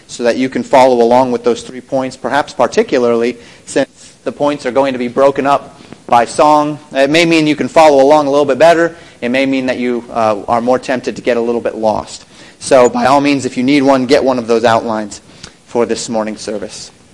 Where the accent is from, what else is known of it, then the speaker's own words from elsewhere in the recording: Colorado, United States; She grew up in Atlanta. I grew up in Colorado.